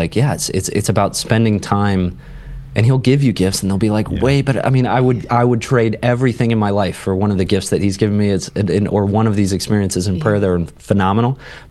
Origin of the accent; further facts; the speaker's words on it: Columbus, Ohio, United States; And I grew up in Columbus, so it was an interesting game for me.